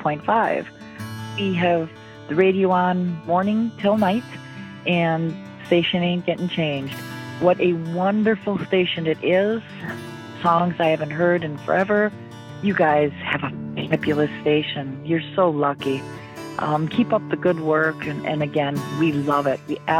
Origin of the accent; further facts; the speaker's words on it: Wisconsin Rapids, Wisconsin, United States; My husband and I were originally born and raised in Wisconsin Rapids and Stevens Point, respectively.